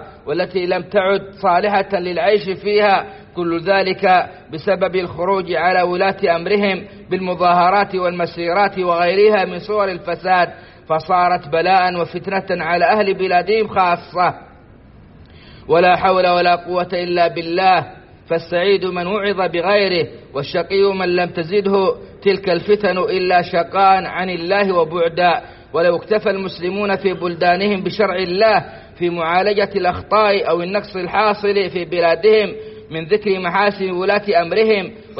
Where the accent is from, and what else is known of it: Saudi Arabia